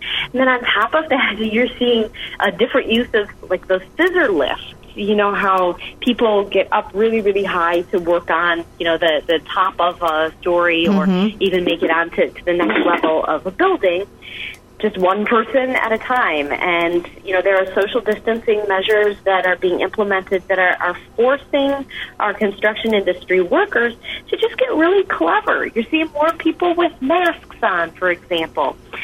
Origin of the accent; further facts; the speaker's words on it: Wisconsin, United States; I think that we as American citizens, we as Wisconsinites, have learned a lot from our grounding here for the last 6 weeks.